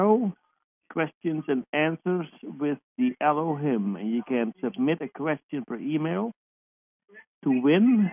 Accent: Netherlands; English is a second language; I'm from Holland, the Netherlands.

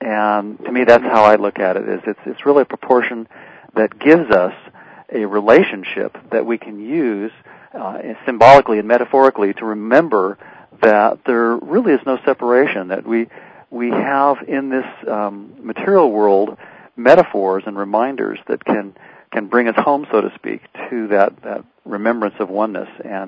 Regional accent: Livermore, California, United States; I devoured everything I could find in the local library where I grew up in Livermore, California, and then went off to school to UC Davis

